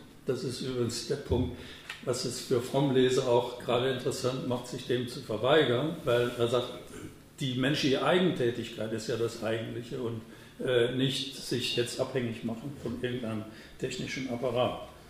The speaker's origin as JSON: {"language": "German", "town": "Nuremberg", "region": "Bavaria", "country": "Germany", "said": "Ich komme aus Nürnberg, wo es schon die führerlose U-Bahn gibt."}